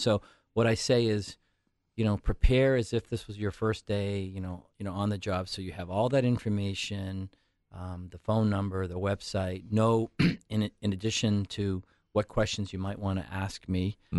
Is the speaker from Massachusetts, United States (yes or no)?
no; New Hampshire, United States; born there; I've never been to the Discovery Center, but I was born in New Hampshire.